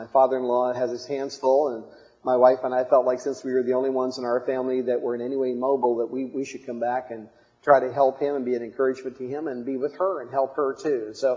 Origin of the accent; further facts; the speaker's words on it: Parkersburg, West Virginia, United States; back there in my hometown of Parkersburg, West Virginia.